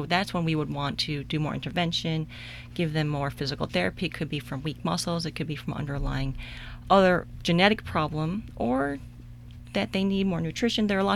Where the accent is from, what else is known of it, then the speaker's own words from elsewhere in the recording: New York City, New York, United States; So I'm from New York City and my parents immigrated from South Korea.